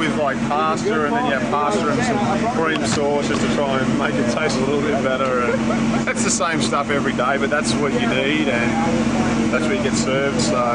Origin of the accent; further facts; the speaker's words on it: Grand Rapids, Michigan, United States; I'm from Grand Rapids, Michigan, and they've got a nice brewery there in Founders